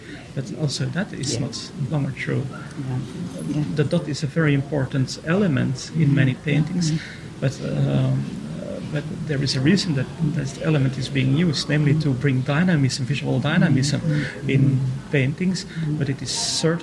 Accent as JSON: {"language": "English", "region": "Brussels", "country": "Belgium", "tie": "born or raised there", "said": "I was born in Brussels, born and bred in Brussels. So it's bringing Aboriginal art to my hometown."}